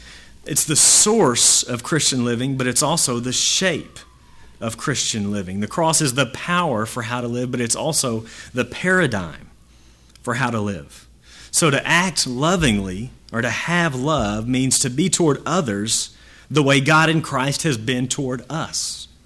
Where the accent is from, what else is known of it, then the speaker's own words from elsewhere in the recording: Texas, United States; And, you know, I'm from Texas, so it's halfway expected.